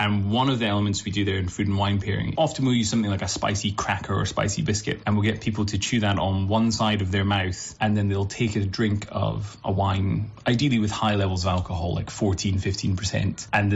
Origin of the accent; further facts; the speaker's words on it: Scotland, United Kingdom; the fact that I'm Scottish